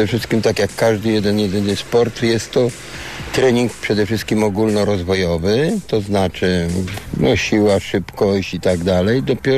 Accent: Jelenia Góra, Lower Silesian Voivodeship, Poland; also born or lived in Szczecin; urodziłem się w Szczecinie, bo mama z tatą się spotkali w Szczecinie. No i po prostu było tak, że rok czasu mieszkaliśmy w Szczecinie i przyjechaliśmy na odzyskane ziemie do Jeleniej Góry.

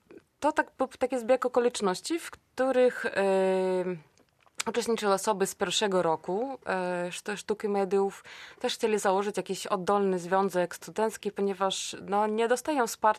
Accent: Belarus; też pochodzę z Białorusi, nawet z tego samego miasta, co i Aleks.

